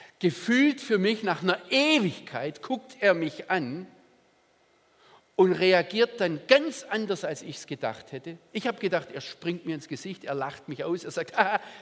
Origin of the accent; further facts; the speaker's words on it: Germany; Als Deutscher kann ich es als Mensch, als ganz normaler Mann, wie soll ich jemand eifersüchtig machen?